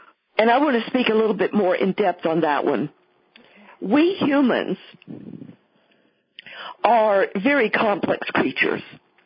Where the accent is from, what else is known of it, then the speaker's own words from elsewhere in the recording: Texas, United States; I used to say y'all as a Texan, as a generality